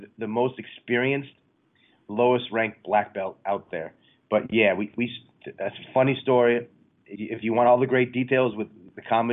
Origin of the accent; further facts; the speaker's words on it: New York City, New York, United States; now in California, United States; Yeah, I grew up in New York City and moved to California, so I can relate to different having your roots kind of replanted somewhere.